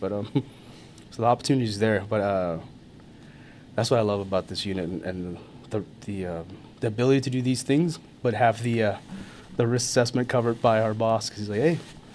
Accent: United States; Being an American, growing up here, obviously being in two different worlds, right?

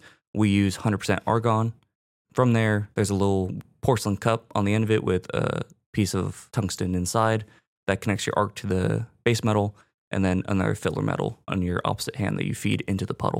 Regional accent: Rancho Cucamonga, California, United States; I'm from Ranch Cucamonga, California.

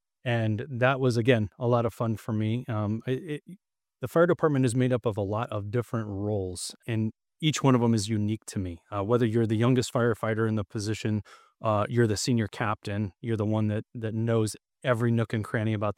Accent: Glendale, Arizona, United States; I grew up in Glendale, Arizona.

